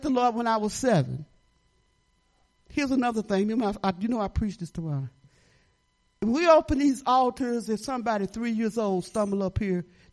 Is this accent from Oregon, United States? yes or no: no; Detroit, Michigan, United States; I was raised in Black Bottom of Detroit, they called it.